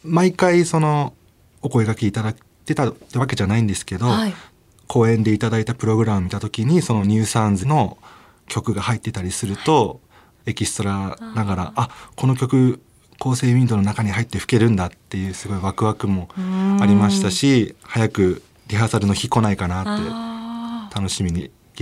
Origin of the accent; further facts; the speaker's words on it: Toyama, Japan; 学生の時は、富山県出身なんで